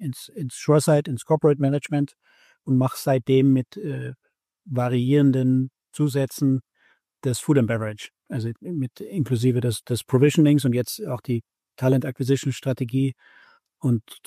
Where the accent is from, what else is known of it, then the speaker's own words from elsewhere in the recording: Bavaria, Germany; Also ich komme ursprünglich auch aus der Hotellerie, Gastronomie in Deutschland. Bin in Südost-Oberbayern aufgewachsen. Das ist ja eine sehr touristische Gegend.